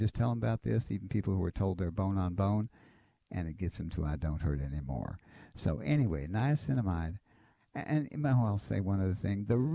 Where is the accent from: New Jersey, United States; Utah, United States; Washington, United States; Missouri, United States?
Washington, United States; Seattle; Oh, well, I'm from Seattle, ma'am.